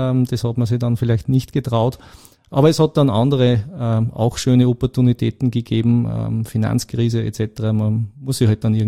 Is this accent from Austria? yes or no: yes; Blindenmarkt, Lower Austria, Austria; born there; weil ich bin eigentlich ein gebürtiger Niederösterreicher.